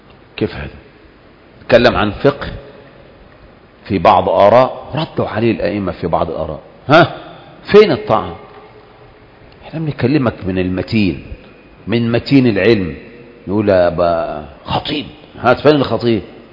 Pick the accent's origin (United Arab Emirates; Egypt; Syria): Syria; مثل المثل عندنا في سوريا، راوح مكانك، مكانك راوح